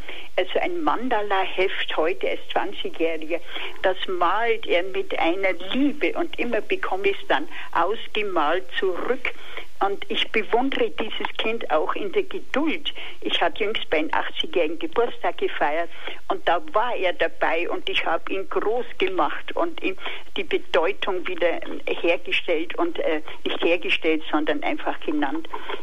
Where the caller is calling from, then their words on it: Freiburg, Baden-Württemberg, Germany; bin ich ja aus Freiburg.